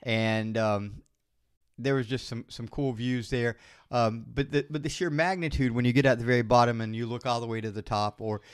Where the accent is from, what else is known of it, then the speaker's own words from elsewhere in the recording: United States; as an American, you should go to all of the parks.